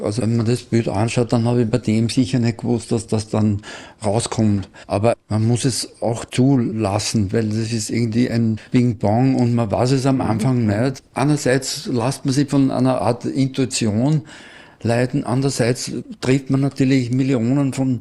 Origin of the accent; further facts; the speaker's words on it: Upper Austria, Austria; Ich komme aus dem Salzkammergut